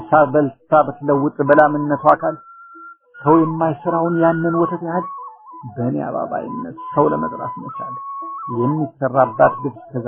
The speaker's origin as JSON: {"language": "Amharic", "town": "Harar", "region": "Harari Region", "country": "Ethiopia", "tie": "born or raised there", "said": "ከአፍሪካ መሬት በተለይ በመስራቅ ካለች ልዩ ብሔር ለምለም ኢትዮጵያ ከምትባል ሀገር ከተክላይ ግዛቷ በውቢቷ ሀረር ባንደኛው አውራጃ ባሏት ወረዳ ውስጥ በዛች ስፍራ ነበር ተወልጄ ያደኩ"}